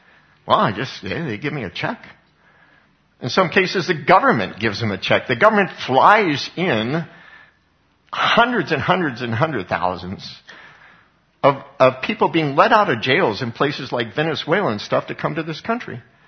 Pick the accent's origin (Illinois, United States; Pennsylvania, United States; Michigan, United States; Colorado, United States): Colorado, United States; I grew up in Colorado. It used to be conservative.